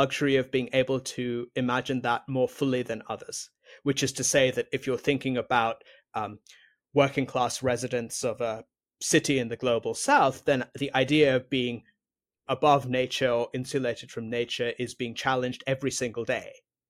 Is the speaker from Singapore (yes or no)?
yes; Singapore; I grew up in Singapore.